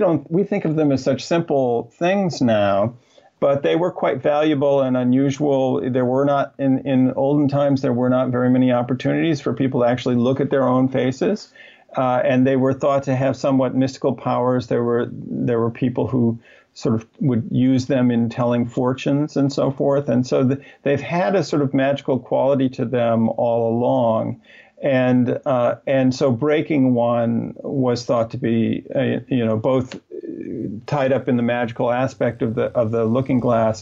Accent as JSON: {"language": "English", "region": "Midwest", "country": "United States", "tie": "born or raised there", "said": "I was actually not as familiar with growing up in the Middle West of the United States as other people in the world were."}